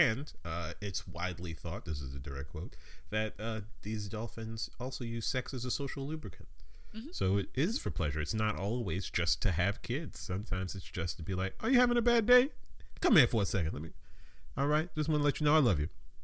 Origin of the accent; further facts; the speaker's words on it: Brownsville, New York, United States; Look, you know, I'm from Brownsville. I've been robbed.